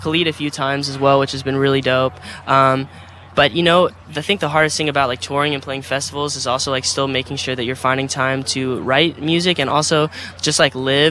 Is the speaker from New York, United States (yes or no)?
no; Arizona, United States; I'm from Arizona.